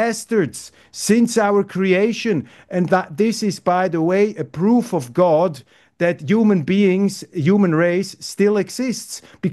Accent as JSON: {"language": "English", "country": "Switzerland", "said": "I'm a Calvinist from Switzerland, and I'm very"}